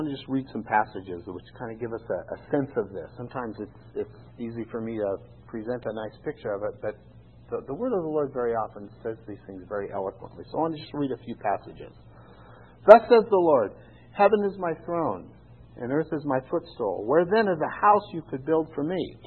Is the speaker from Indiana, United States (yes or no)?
no; Idaho, United States; I came from Idaho. I was a cowboy. I went and got a chemistry degree.